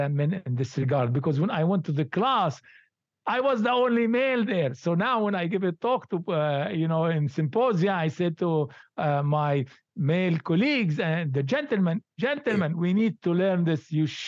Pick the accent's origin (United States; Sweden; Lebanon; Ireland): Lebanon; English is a second language; moved away; I come from Lebanon originally, so I never did yoga in Lebanon, okay?